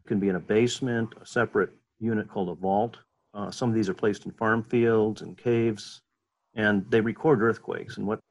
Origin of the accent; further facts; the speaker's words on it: California, United States; I grew up in California, so we had earthquakes out there.